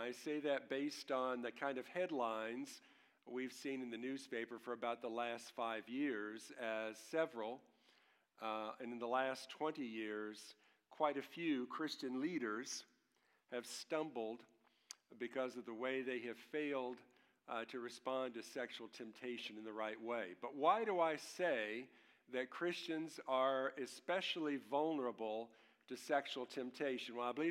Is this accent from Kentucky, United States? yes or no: yes; Louisville, Kentucky, United States; My job was to deliver display equipment to stores and businesses all over my hometown of Louisville.